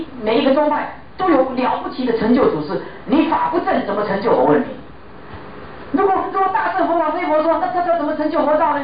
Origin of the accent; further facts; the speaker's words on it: China; 我们中国人就是崇洋